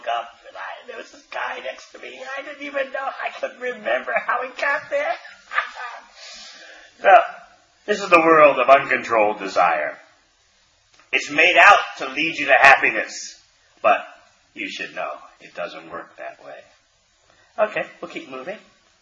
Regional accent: New Zealand; they knew I was from New Zealand

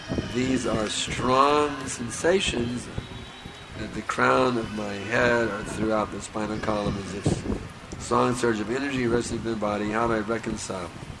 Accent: United States; I'm speaking in English because I grew up in America, and they didn't teach us Hindi over there.

